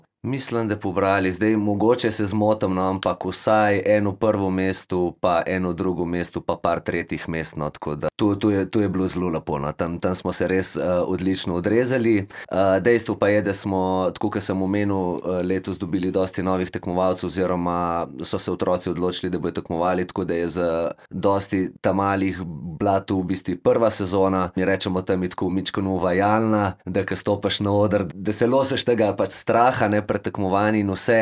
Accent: Postojna, Littoral–Inner Carniola, Slovenia; nismo seveda pozabili, da smo iz Postojne

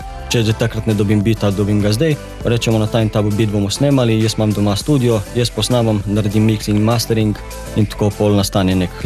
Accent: Pivka, Littoral–Inner Carniola, Slovenia; prihajam iz Pivke, sem mlad glasbenik

